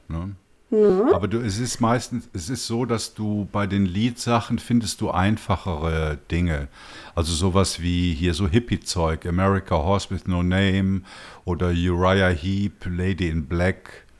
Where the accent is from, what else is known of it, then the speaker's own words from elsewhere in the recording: Sankt Augustin, North Rhine-Westphalia, Germany; da komme ich ja her, ja. Da bin ich ja aufgewachsen. Also ich bin ja eine echte Kölsche Jung, also eigentlich aus Bonn oder St. Augustin.